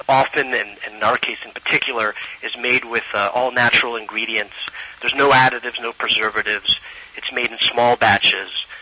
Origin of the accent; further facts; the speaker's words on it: Dallas, Texas, United States; moved away; Yep, I'm originally from Dallas, and when I moved back to the States, I therefore came to Dallas.